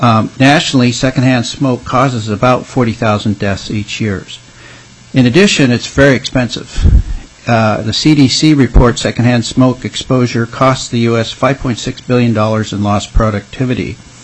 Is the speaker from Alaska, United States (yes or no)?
yes; Wrangell, Alaska, United States; now in Juneau, United States; I'm a family physician, born and raised in Wrangell, Alaska.